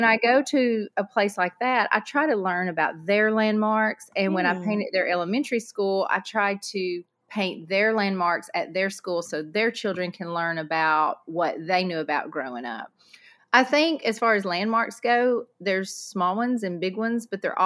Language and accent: English; Huntsville, Alabama, United States; I grew up in Huntsville.